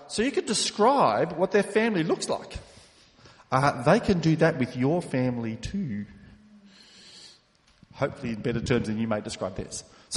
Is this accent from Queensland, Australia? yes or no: no; Victoria, Australia; I'm from South Gippsland in Victoria, so I am used to cold.